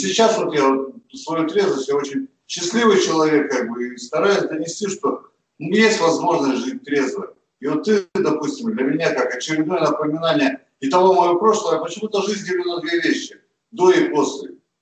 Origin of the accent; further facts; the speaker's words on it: Tulun, Irkutsk Oblast, Russia; Я сюда приехал из Тулуна, издалека.